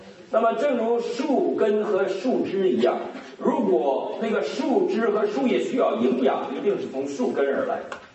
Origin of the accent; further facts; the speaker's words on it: China; 那我们中国这些人，我们来自于一个无神论的地方，我们从小是科学至上主义者，